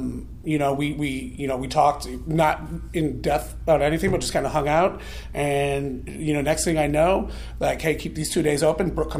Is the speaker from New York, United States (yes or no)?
yes; Buffalo, New York, United States; born there; I was born in Buffalo, New York.